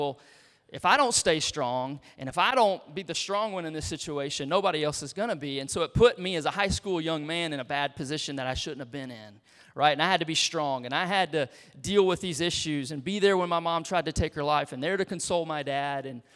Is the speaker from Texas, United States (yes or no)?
yes; Beaumont, Texas, United States; also born or lived in Fresno, California; I was born in Fresno, California. But as soon as I was released from the hospital, my parents from Beaumont, Texas, were there in Fresno to pick me up at the hospital, and we got on a plane and headed to Texas.